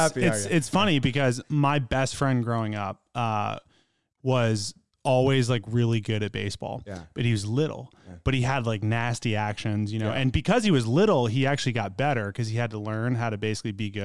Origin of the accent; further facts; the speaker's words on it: Washington, District of Columbia, United States; now in Minnesota, United States; So I grew up in Washington, D.C. So I didn't grow up in Minnesota. Came here for other reasons. I've been here, you know, 13 years. And hockey was not big where I grew up.